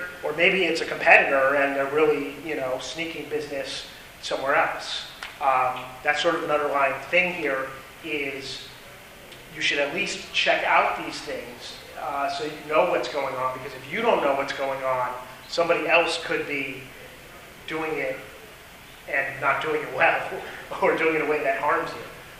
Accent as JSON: {"language": "English", "town": "Falls Church", "region": "Virginia", "country": "United States", "said": "I'm from Falls Church, Virginia, right outside of Washington, D.C."}